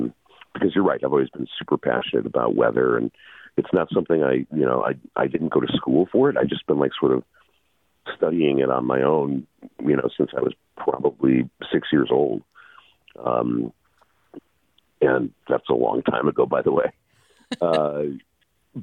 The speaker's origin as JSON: {"language": "English", "town": "Milwaukee", "region": "Wisconsin", "country": "United States", "tie": "born or raised there", "said": "I grew up in Milwaukee, and Milwaukee public school systems wouldn't close schools"}